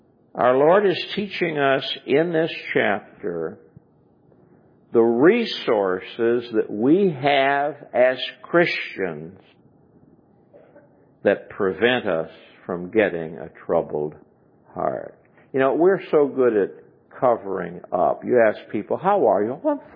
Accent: Chicago, Illinois, United States; I come from Chicago area, and our great black singer was

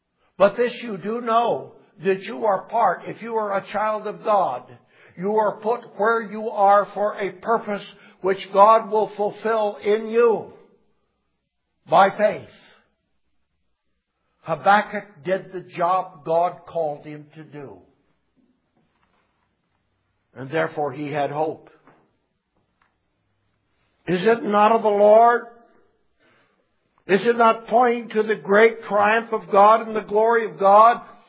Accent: Oregon, United States; born there; I was born in Southern Oregon in 1934. Now you know how old I am.

